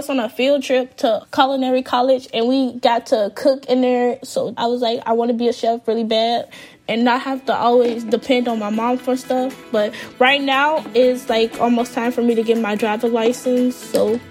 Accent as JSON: {"language": "English", "town": "Chicago", "region": "Illinois", "country": "United States", "said": "I'm 17. I'm a junior in high school, and I'm from Chicago."}